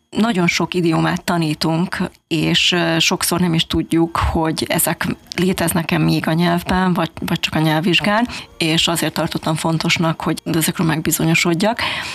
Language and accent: Hungarian; Hungary; Dán, olasz, spanyol, görög, szlovák, német, lengyel, myanmari, japán, osztrák és jó magam egyetlen magyarként.